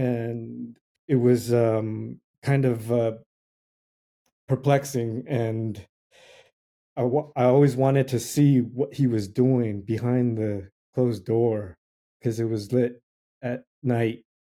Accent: Los Angeles, California, United States; I mean, I was aware of it growing up in Boyle Heights. There was a lot of street gang graffiti surrounding everywhere I went in my neighborhood.

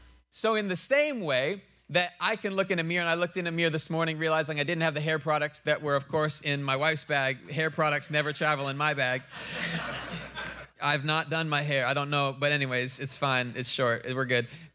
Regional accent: Ontario, Canada; now that I'm from the West Coast, I grew up outside the Toronto area, and I moved west to try and get that laid back West Coast snowboarder vibe.

